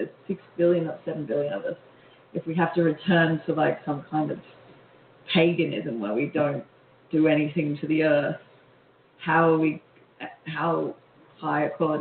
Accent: Australia; They saw it as akin, and we have similar people in Australia. So while I'm not American, I do come here frequently.

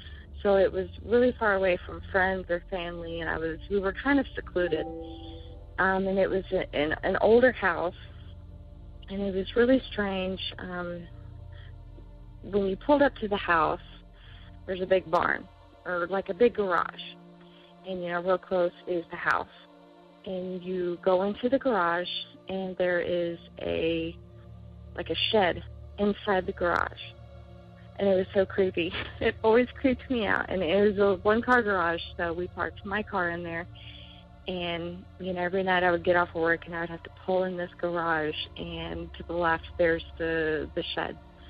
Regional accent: Kokomo, Indiana, United States; I'm from Kokomo, Indiana.

